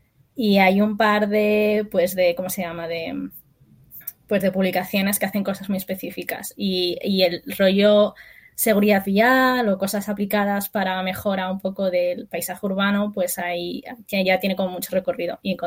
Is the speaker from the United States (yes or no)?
no; Madrid, Community of Madrid, Spain; Pues yo soy de Madrid